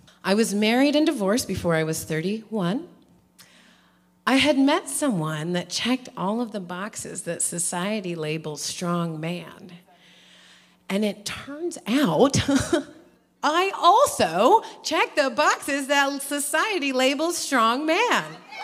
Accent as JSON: {"language": "English", "region": "Illinois", "country": "United States", "tie": "born or raised there", "said": "I was born in Danville and grew up in Vermilion County."}